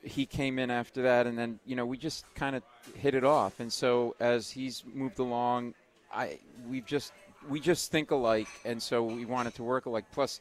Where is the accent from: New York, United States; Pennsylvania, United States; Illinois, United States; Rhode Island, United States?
Rhode Island, United States; Providence; I grew up in Providence. My parents had a small mom-and-pop furniture store.